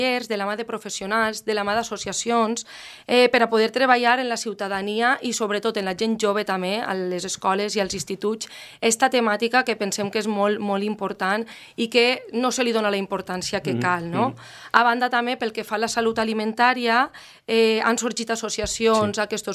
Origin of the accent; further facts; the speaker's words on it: Muro d'Alcoi, Valencian Community, Spain; la gent que som de Muro i que com jo sentim el poble ben a dins, doncs volem tornar ací